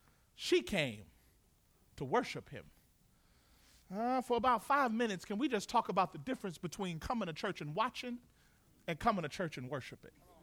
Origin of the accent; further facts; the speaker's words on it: the South, United States; See, I grew up in the South, and there were cultural rules in the South.